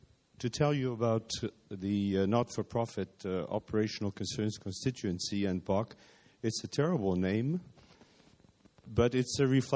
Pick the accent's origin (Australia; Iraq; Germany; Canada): Canada; I'm a Canadian.